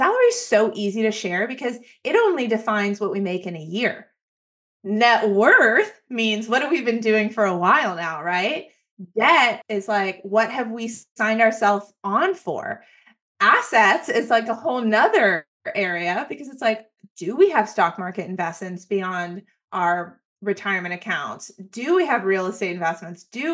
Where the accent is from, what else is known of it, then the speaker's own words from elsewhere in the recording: Los Angeles, California, United States; born there; No. Well, I was born in Los Angeles.